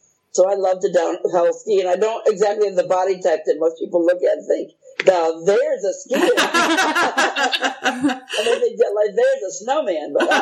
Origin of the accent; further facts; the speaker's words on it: Buffalo, New York, United States; I love to ski. Remember, I grew up in Buffalo, New York.